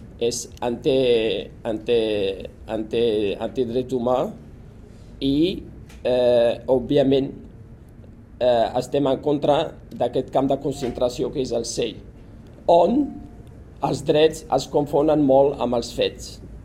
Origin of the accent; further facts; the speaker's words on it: Tangier, Tanger-Tetouan-Al Hoceima, Morocco; Jo sóc d'allà, sóc de Tànger, i sé que està fent allà a un règim com és el marroquí.